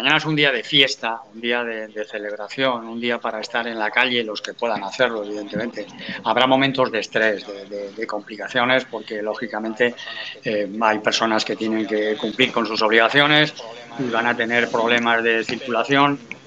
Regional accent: Zaragoza, Aragon, Spain; especialmente como zaragozano y zaragocista

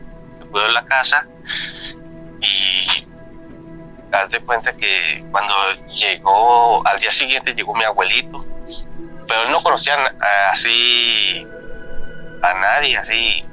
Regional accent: Durango, Mexico; now in Atlanta, United States; Estoy en Estados Unidos, soy mexicano, soy de Durango.

